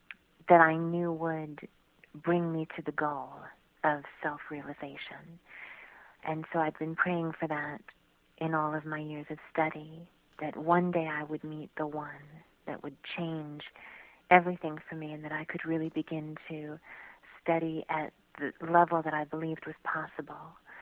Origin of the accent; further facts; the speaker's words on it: New York, United States; also born or lived in Florida; I was born in Florida, reared in New York